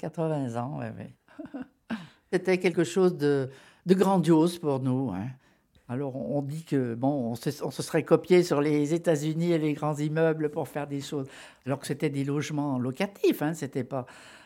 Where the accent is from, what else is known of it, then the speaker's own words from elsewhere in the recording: Villeurbanne, Auvergne-Rhône-Alpes, France; born there; Alors j'apprécie mes gratte-ciels, puis je suis née là, moi. Je suis née dans les HLM du cours Emile Zola.